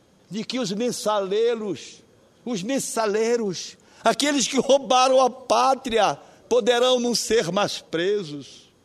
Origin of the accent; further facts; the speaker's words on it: Pará, Brazil; É uma obrigação de servir a minha terra e não se servir dela. Eis um paraense disposto até as últimas consequências para defender a sua terra e o direito do povo do Pará e do Brasil.